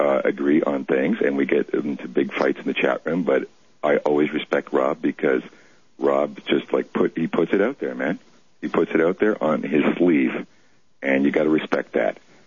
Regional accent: Canada; because I'm from Canada, and you guys are making me really proud right now.

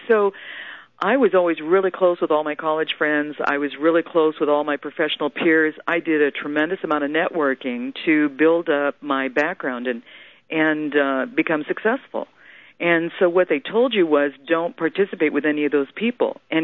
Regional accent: Midwest, United States; And so my fault that I grew up in the Midwest

